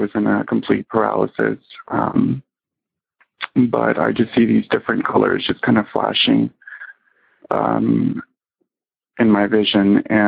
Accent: Los Angeles, California, United States; I'm from Los Angeles

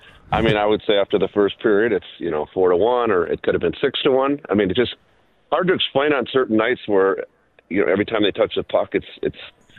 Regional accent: Minnesota, United States; now in Nashville, United States; I grew up in Minnesota, got to play there, got to coach there.

